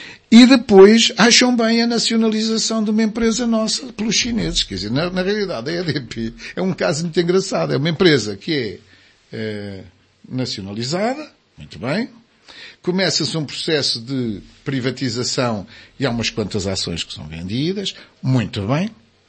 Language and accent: Portuguese; Portugal; Está claro que nós, como somos portugueses, somos um povo pragmáticos e céticos e distantes das coisas.